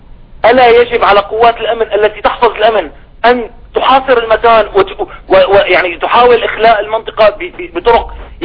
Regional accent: Damascus, Damascus Governorate, Syria; أنا من دمشق.

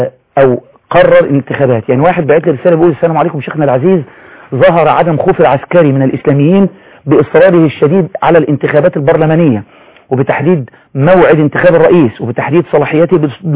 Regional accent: Egypt; من وجهة نظري بقى كمصري

